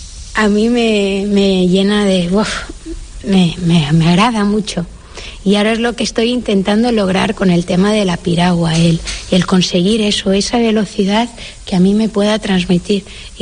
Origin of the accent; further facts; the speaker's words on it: Balearic Islands, Spain; Yo soy mallorquina y eso no me lo quita nadie.